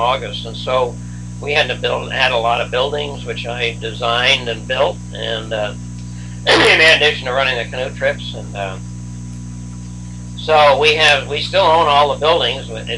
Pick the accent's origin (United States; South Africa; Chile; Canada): Canada; accent: French Canadian; he picked up my French Canadian accent